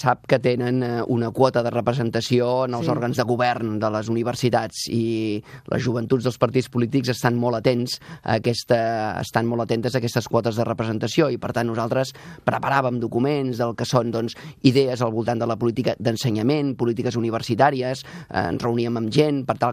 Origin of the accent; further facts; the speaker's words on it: Vilanova i la Geltrú, Catalonia, Spain; Sí, jo sóc fill de Vilanova. Ara actualment estic vivint a Sant Cugat.